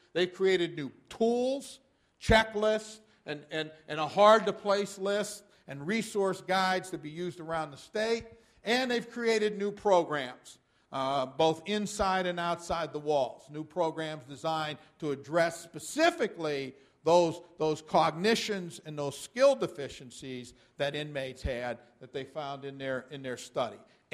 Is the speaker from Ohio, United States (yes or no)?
yes; Ohio, United States; Starting with my home state, Ohio.